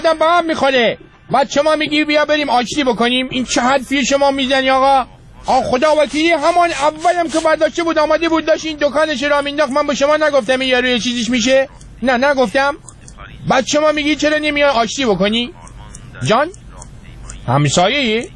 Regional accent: Rasht, Gilan, Iran; من بچه رشتم من یه زمانی ما توی رشت برای خودمون گندلاتی بودیم

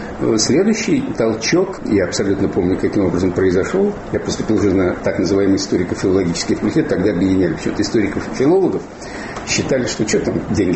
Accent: Nizhny Novgorod, Nizhny Novgorod Oblast, Russia; когда нельзя было поступить в вуз в Горьком, я же из Горького

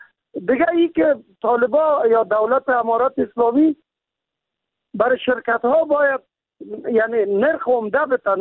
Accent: Kabul, Afghanistan; خودم شخصا مسکونه کابل و باشنده کابل و متولد کابل هستم

